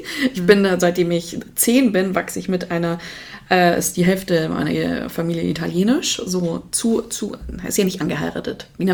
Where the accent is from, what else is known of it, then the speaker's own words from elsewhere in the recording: Munich, Bavaria, Germany; born there; Ich bin München geboren.